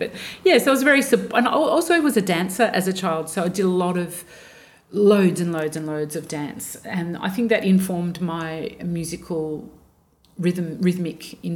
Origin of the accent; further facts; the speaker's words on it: Melbourne, Victoria, Australia; I grew up in Melbourne. I grew up in Oakley, and I went to, from year nine, I went to like a progressive school called Huntingdale Tech